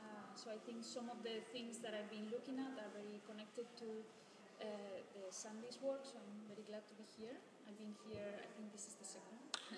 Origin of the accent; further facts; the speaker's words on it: Spain; also born or lived in New York; now in Stockholm, Sweden; I'm an architect from Spain. And I just moved to Stockholm in May. And I was like living in New York, obviously for 8 years.